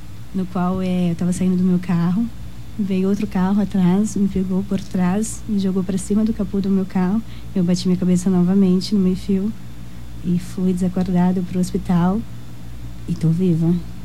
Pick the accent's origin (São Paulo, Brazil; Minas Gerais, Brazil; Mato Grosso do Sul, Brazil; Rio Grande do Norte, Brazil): Mato Grosso do Sul, Brazil; Dourados; Sou de Dourados.